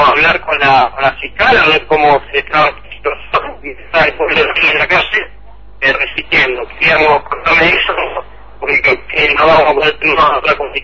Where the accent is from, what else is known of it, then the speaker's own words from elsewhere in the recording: Luján, Buenos Aires Province, Argentina; yo no soy acá de Tinogasta, vengo de Luján, de Buenos Aires